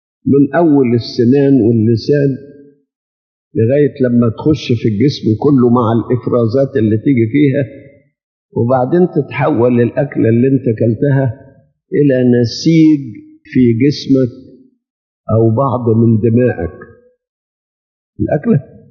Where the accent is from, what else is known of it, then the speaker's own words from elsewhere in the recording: Egypt; يعني صوروا لما يكون عندنا في مصر 60 مليون